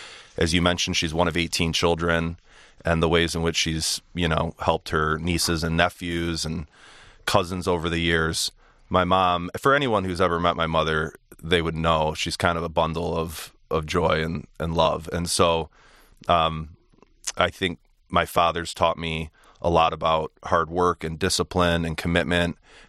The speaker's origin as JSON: {"language": "English", "town": "Birmingham", "region": "Michigan", "country": "United States", "tie": "born or raised there", "said": "I grew up in the Birmingham-Bloomfield area, and I went to the same school that my mom and my dad attended, which was Holy Name, and my sister went there as well. And after that, I went to Brother Rice, and so I got my share of Catholic education"}